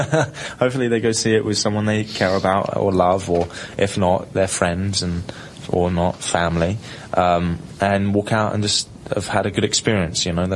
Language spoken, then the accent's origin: English; England, United Kingdom; First of all, we're both English